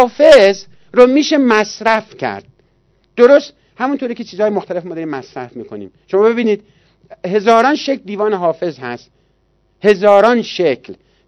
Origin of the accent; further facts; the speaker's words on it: Iran; گفتم که شما از کجا میدونید که حالا من از ایران اومدم؟